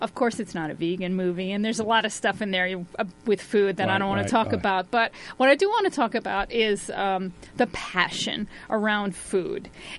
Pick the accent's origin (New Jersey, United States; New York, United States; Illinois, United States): New York, United States; I grew up on Long Island, we were near Deer Park, and there was a lot of Italian food manufacturers there.